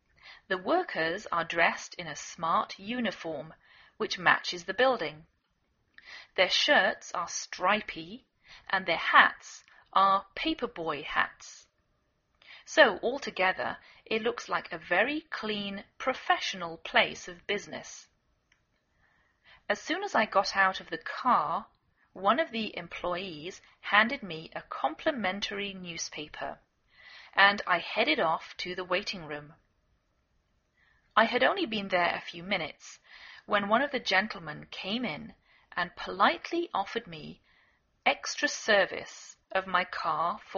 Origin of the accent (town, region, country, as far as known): England, United Kingdom; now in United States